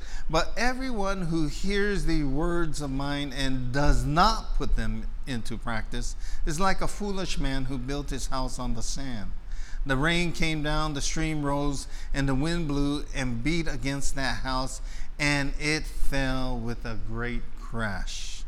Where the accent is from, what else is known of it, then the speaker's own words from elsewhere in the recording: Guam; we grew up in Guam, and we usually have about four or five storms every year. We lived on an island that lived in the alley of typhoons, Typhoon Alley.